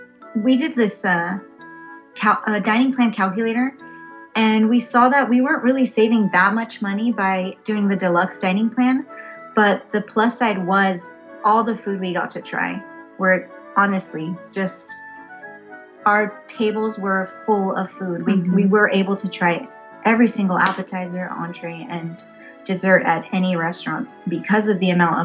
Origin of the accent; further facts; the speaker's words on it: California, United States; So we grew up in California. We would go to Disneyland all the time growing up as children